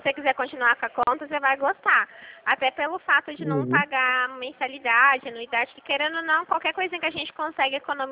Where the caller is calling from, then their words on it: Dracena, São Paulo, Brazil; Falo de Dracena